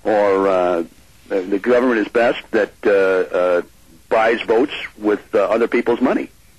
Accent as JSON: {"language": "English", "region": "Washington", "country": "United States", "said": "Well, I'm from Eastern Washington, but..."}